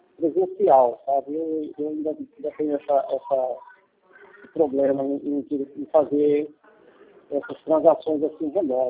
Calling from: Rondônia, Brazil; Eu falo de Rondônia.

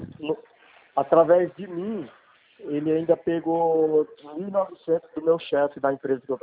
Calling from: Campinas, São Paulo, Brazil; Campina, São Paulo.

